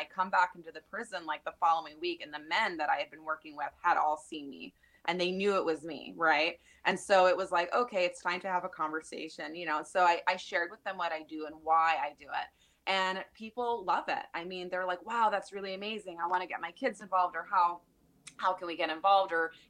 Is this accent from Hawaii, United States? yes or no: yes; Hawaii, United States; and I'm originally from Hawaii, I always joke with people, I was literally born in the ocean there.